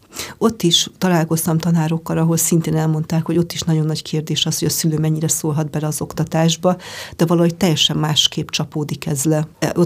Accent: Harghita, Romania; ott, ahol én felnőttem, Gyergyó meg Szováltak között

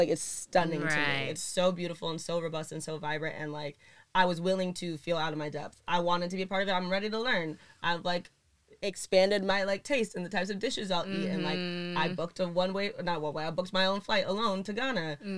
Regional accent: Ohio, United States; also born or lived in Brooklyn; I grew up in Ohio. I was born in Brooklyn, like I mentioned, but I grew up in Ohio. I was put in all white schools.

